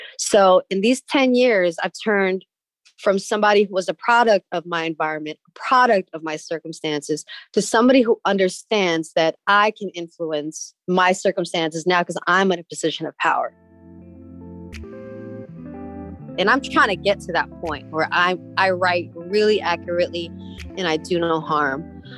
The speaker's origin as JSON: {"language": "English", "region": "California", "country": "United States", "said": "I'm from the Bay. I listen"}